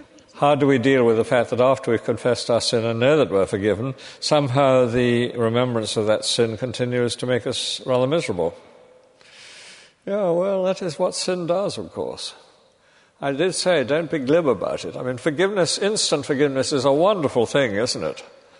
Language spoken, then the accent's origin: English; United Kingdom; And we're very private as British people.